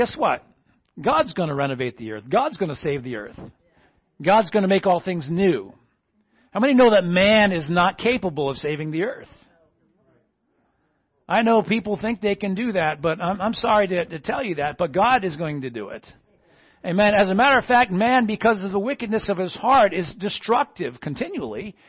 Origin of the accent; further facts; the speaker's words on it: New England, United States; So I'm from New England